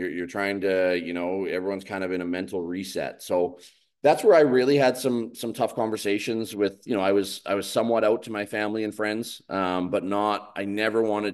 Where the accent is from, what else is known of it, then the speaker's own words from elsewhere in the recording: Victoria, British Columbia, Canada; my last one was 2018 in Victoria, in my hometown.